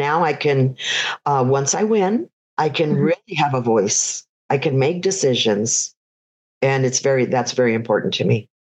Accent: Fullerton, California, United States; I was born and raised in the here in Fullerton. I grew up in the Maple area. I attended Maple School

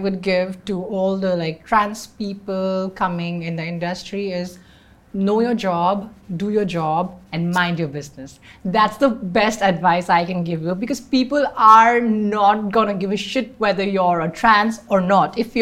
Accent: Northeast, United States; Like I am not just a trans woman, but I'm also from the Northeast.

